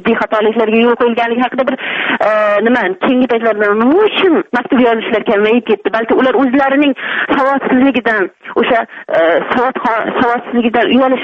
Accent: Samarqand Region, Uzbekistan; Men Samarqand viloyatining Oqdaryo tumanida 66 yilda tug'ilganman. Bolaligim asosan yaylovlarda mol boqish, paxta dalalarida paxta terish bilan o'tgan.

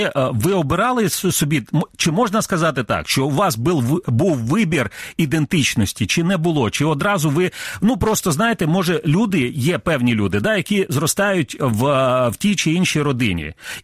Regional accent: Feodosia, Crimea, Ukraine; born there; оскільки я також народився у Феодосії, не так багато, може, часу там прожив

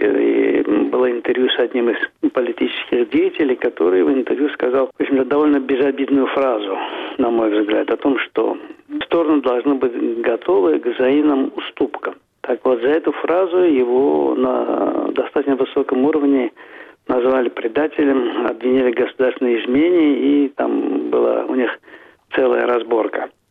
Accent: Azerbaijan; Но когда говорил, что из Азербайджана

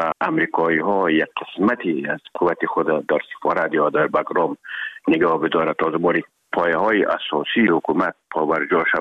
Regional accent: Herat, Afghanistan

